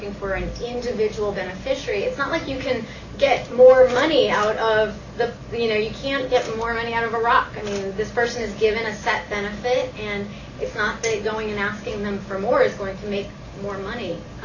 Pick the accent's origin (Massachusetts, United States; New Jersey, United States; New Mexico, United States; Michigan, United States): New Mexico, United States; and New Mexico is I'm from New Mexico, and I happen to know it's like 99% wild, right?